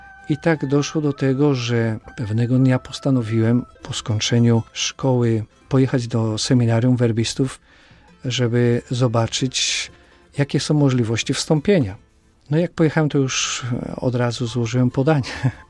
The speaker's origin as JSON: {"language": "Polish", "town": "Bąszynki", "region": "Lubusz Voivodeship", "country": "Poland", "said": "Ja pochodzę z parafii z Bąszynek. To jest diecezja zielonogórsko-gorzowska."}